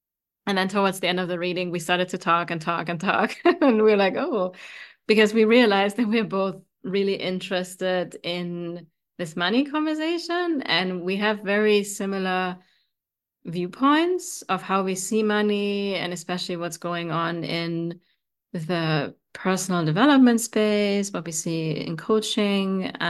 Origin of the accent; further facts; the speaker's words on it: Germany; English is a second language; So we're going to stick with speaking English because we're both originally from Germany.